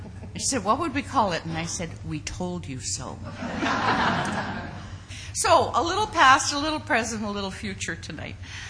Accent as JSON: {"language": "English", "region": "Ontario", "country": "Canada", "said": "even though I come from Ontario, you guys do have your work cut out for you here."}